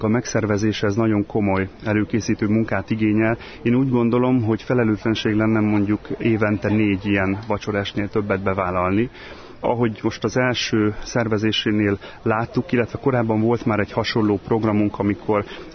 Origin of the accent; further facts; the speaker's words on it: Recsk, Heves, Hungary; hát jó magam is palócföldi gyerek vagyok, hiszen Recsken nőttem föl, édesanyám pedig mátadrecskei születésű